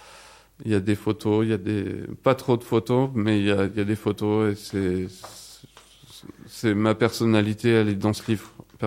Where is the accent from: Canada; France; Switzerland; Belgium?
France; accent: French; Je reste français, donc c'est plus, il y a plus de flow en français.